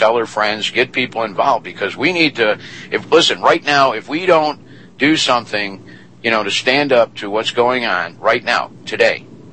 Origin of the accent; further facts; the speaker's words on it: United States; As an American, I believe what I do as an American. I love my country.